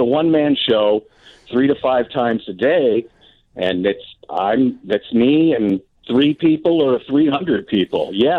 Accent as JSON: {"language": "English", "town": "Naperville", "region": "Illinois", "country": "United States", "tie": "born or raised there", "said": "I mean, when I moved here in 1986, I grew up in Naperville."}